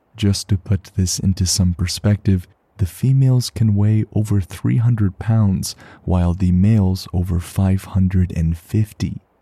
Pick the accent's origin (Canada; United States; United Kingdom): Canada; Sure, it's cold, but hey, I'm a Canadian.